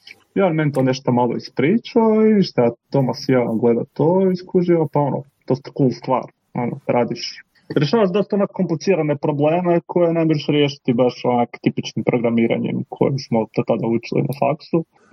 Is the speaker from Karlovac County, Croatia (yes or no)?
no; Velika Gorica, Zagreb County, Croatia; Ja sam vam inače iz Velike Gorice, tako da sam tamo išao u vrtić.